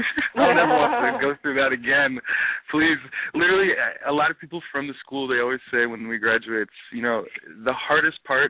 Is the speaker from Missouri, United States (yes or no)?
no; Sarasota, Florida, United States; where I grew up in Sarasota, it's like there's a lot of theater camps. It's a huge, like, arts community